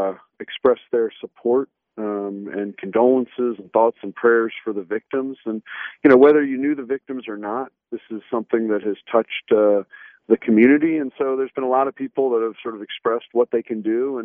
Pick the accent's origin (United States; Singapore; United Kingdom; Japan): United States; Columbia, Maryland; I grew up right in Columbia. I was born at Howard County General Hospital, a few blocks from here